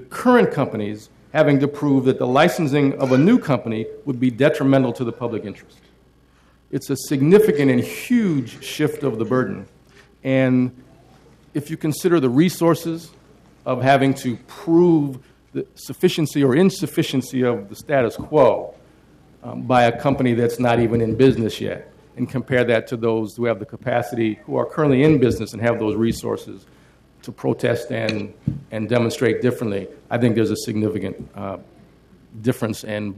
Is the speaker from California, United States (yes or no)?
no; Denver, Colorado, United States; However, as you know, I come from Denver.